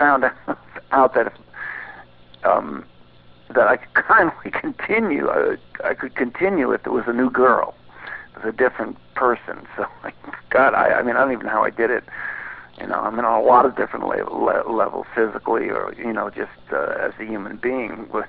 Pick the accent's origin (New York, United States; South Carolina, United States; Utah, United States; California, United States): New York, United States; Bronx; Oh, I grew up in the Bronx, and New York was a very exciting time musically.